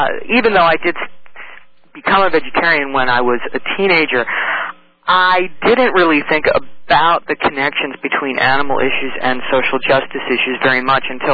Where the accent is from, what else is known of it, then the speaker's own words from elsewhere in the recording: Baltimore, Maryland, United States; Well, I grew up in Baltimore City, which is a port city on the East Coast.